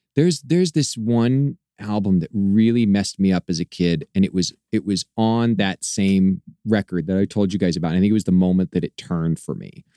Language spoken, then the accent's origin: English; Kansas, United States; I grew up in Kansas, and this is so obsessed with all things horror once I got the bug.